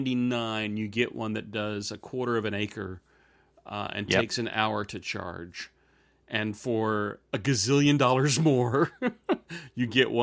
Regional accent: Germany; So growing up in Germany, my grandfather used to say that it takes 7 minutes to pour a Pils, right?

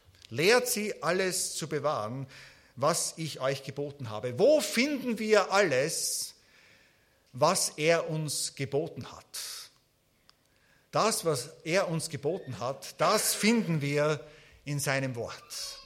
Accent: Austria; Ich bin aus Österreich, ihr müsst mit mir etwas Nachsicht haben.

